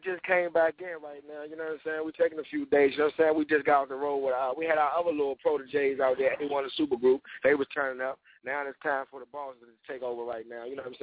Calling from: Atlanta, Georgia, United States; We're calling from Atlanta, Georgia.

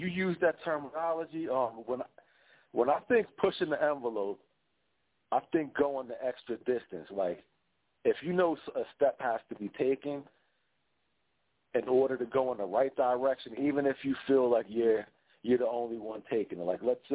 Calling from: Atlantic City, New Jersey, United States; I'm calling from South Jersey around the Atlantic City area.

